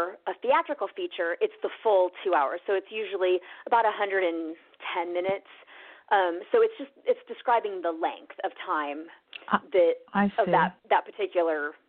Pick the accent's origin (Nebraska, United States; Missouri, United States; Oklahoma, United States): Nebraska, United States; And growing up in Nebraska, at least at that time, there was no film industry there at all.